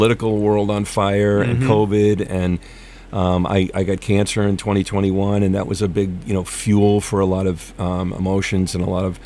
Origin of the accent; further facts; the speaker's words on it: Maine, United States; We're both from Maine. We live there now. We live outside of Portland, and we Lisa and I moved back to Maine